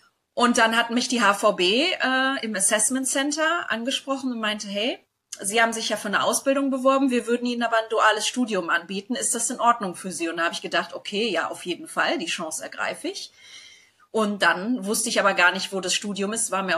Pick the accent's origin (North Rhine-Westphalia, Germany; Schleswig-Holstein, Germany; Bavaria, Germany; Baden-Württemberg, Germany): North Rhine-Westphalia, Germany; Solingen; Also ich komme aus Solingen, das ist jetzt kein kleines Dorf, aber das ist jetzt auch nicht der Nabel der Welt.